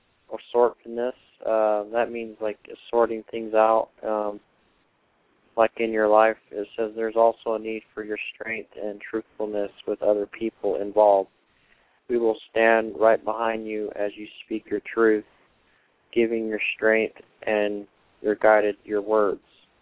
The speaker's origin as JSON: {"language": "English", "town": "Salt Lake City", "region": "Utah", "country": "United States", "said": "I'm from Salt Lake, Utah, because there's a lot of Mormons here."}